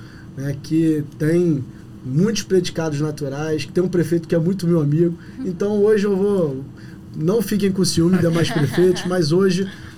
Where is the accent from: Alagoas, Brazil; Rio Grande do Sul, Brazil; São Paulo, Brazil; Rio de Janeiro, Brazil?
Rio de Janeiro, Brazil; Eu sou da Zona Oeste, eu venho do bairro de Bangu, do município do Rio de Janeiro.